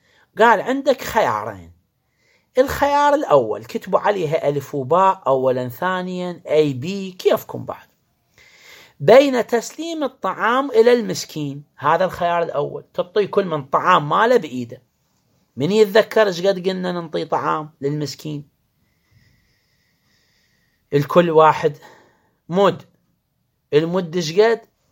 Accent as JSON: {"language": "Arabic", "country": "Iraq", "said": "مثلا احنا ما متعارف عندنا بالعراق، خلي ما نقول كل العراق، في بعض المناطق في العراق ما متعارف اكل الجراد."}